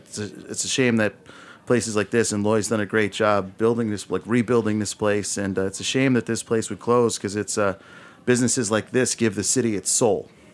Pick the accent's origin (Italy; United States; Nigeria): United States; Woodhaven, New York; It's in Woodhaven. So I grew up in Woodhaven.